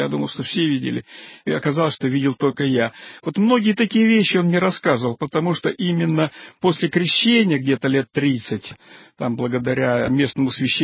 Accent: Kyrgyzstan; born there; moved away; я приехал в Москву, я родился в Киргизии, мой отец там выводил новую породу лошадей.

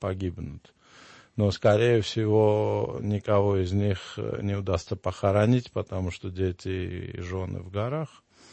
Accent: Georgia; То есть мы, грузины, забрали обратно.

